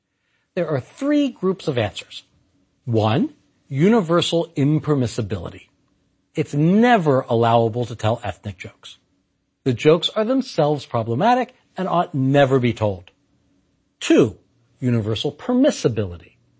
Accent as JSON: {"language": "English", "region": "Maryland", "country": "United States", "said": "I'm from Maryland. For us, it's our neighbors in West Virginia."}